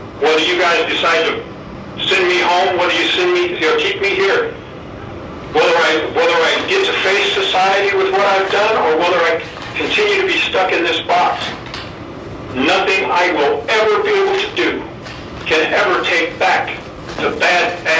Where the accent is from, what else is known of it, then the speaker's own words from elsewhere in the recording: Arizona, United States; I grew up in Yavapai County